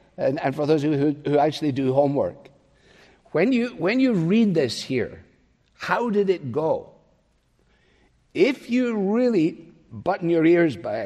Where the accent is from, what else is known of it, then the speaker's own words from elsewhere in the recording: Scotland, United Kingdom; Growing up in Scotland